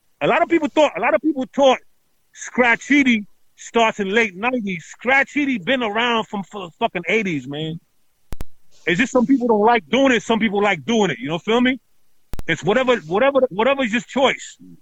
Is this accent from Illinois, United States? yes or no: no; Brooklyn, New York, United States; Well, I'm from Brooklyn. I mean, I represented two spots throughout at the time. Crown Heights and Sunset Park.